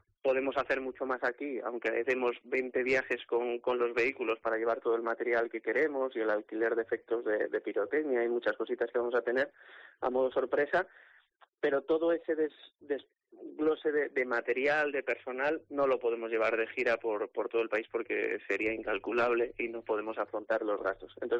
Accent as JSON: {"language": "Spanish", "region": "Cantabria", "country": "Spain", "said": "la ventaja es que yo soy de aquí, de Cantabria"}